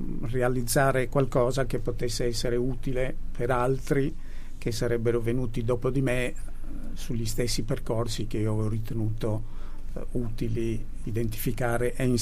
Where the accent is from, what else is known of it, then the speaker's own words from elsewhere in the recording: Apulia, Italy; Io vengo dall'unica regione italiana che non ha montagne, o meglio, non ha residenti al di sopra della quota che identifica il livello della montagna, che è la Puglia.